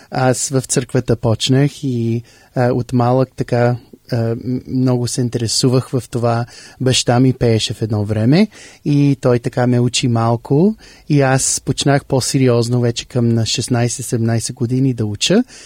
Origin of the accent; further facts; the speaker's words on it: Dallas, Texas, United States; also born or lived in Canada; Аз идвам от Щатите. Роден съм в Канада, ама съм раснал в Далас, Тексас. Баща ми е от България, от града Пловдив